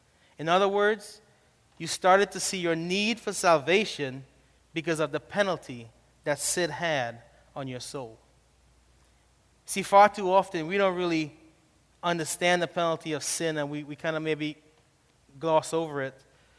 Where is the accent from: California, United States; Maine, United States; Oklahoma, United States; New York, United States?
New York, United States; New York City; I know growing up in New York, I had many opportunities to get lost.